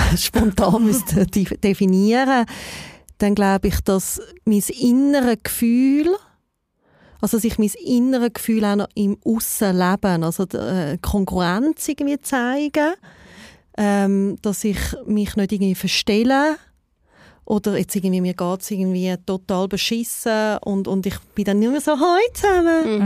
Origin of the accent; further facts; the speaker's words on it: Appenzell, Switzerland; Ich bin in der Grube aufgewachsen.